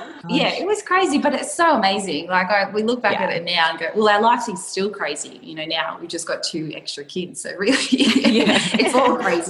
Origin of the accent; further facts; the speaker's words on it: Maitland, New South Wales, Australia; also born or lived in London, United Kingdom; We bought our first home about 40 minutes away from here, closer to my hometown of Maitland.